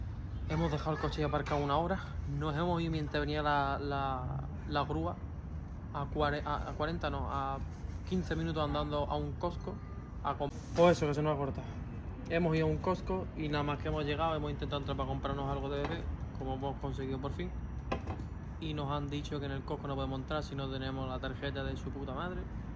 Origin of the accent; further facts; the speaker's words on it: Málaga, Andalusia, Spain; now in Sevilla, Spain; Hemos venido a Sevilla a trabajar, somos de Málaga con nuestra agencia de marketing.